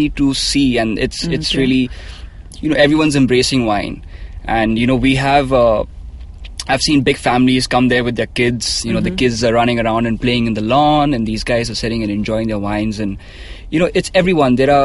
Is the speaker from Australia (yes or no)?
yes; Australia; I came from Australia, which is very new world.